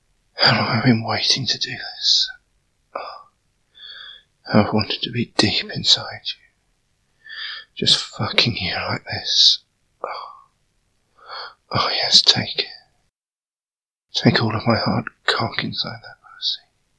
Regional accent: United Kingdom; So, I hope you enjoyed your first time with a British guy.

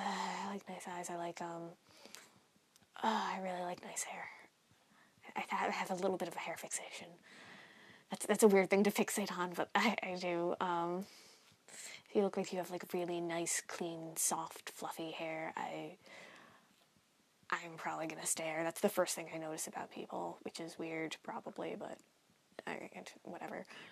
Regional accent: United States; Not so much American ones, I guess. I'm biased. I'm from America.

